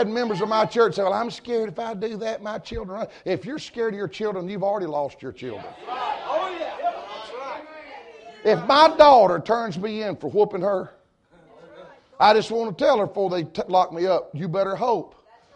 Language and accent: English; Murfreesboro, Tennessee, United States; Murfreesboro, Tennessee, one of the only aerospace schools. That's where the two pilots were trained in my hometown.